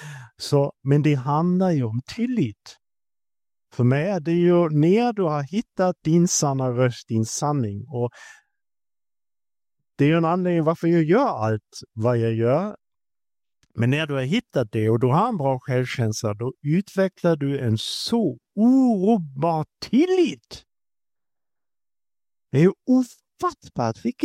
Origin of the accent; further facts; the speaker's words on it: Germany; Swedish is a second language; now in Sweden; jag blev uppfostrad att skämmas att vara tysk, så det var ju pinsamt. Jag är född i Tyskland, ett land som har gjort krig